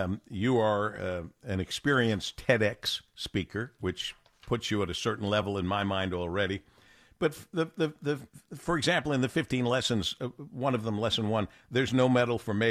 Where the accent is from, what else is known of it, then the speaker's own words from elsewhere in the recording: Monroe, Michigan, United States; you're from Monroe, Michigan, my hometown, that you graduated from my high school many years after I left